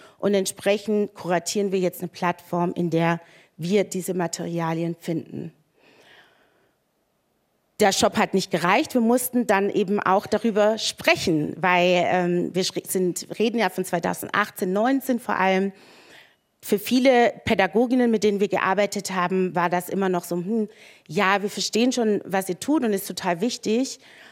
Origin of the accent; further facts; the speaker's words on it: Stuttgart, Baden-Württemberg, Germany; also ich bin in Stuttgart geboren, in Deutschland aufgewachsen